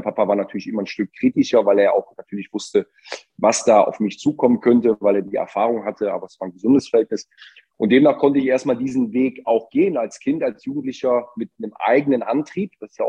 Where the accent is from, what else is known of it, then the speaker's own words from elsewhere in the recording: Mönchengladbach, North Rhine-Westphalia, Germany; Also ich bin geboren in Mönchengladbach